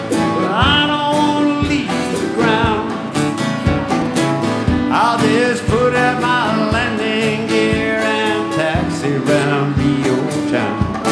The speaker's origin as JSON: {"language": "English", "region": "Gulf Coast", "country": "United States", "tie": "born or raised there", "said": "And being a child of the Carnival, growing up on the Gulf Coast and Mardi Gras in New Orleans, I had to check it out."}